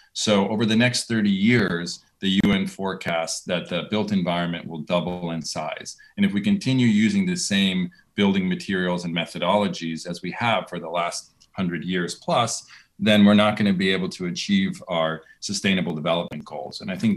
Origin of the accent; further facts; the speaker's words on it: Miami, Florida, United States; It's a pleasure to be here with you in my hometown of Miami.